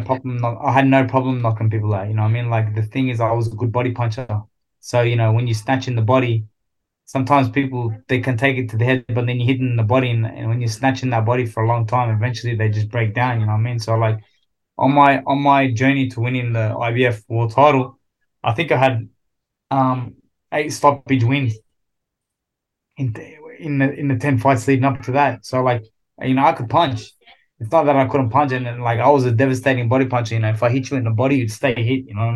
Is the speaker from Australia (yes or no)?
yes; Sydney, New South Wales, Australia; I grew up in Sydney, Australia.